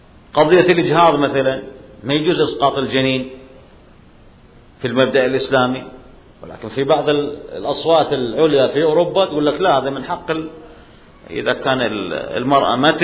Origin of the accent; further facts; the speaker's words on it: Saudi Arabia; إلا نصارى نجران عندنا في السعودية